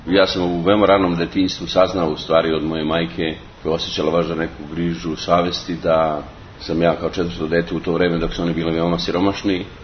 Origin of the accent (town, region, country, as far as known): Bosnia & Herzegovina; born or raised there